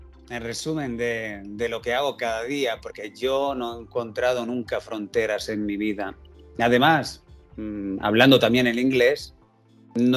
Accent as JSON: {"language": "Spanish", "country": "Switzerland", "tie": "born or raised there", "lives_now": "United States", "said": "Y yo, como crecí en Suiza, también en Suiza hay esta cultura, ¿no?, de la multicultura."}